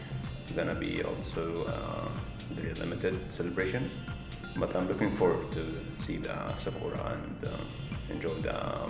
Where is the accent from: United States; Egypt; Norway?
Egypt; I'm from Egypt.